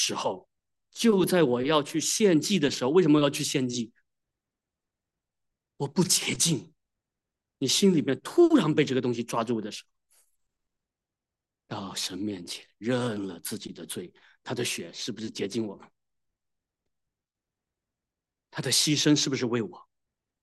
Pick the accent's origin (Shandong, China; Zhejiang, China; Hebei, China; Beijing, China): Zhejiang, China; Wenzhou; 我们温州人有个口头禅，叫做“靠救主”。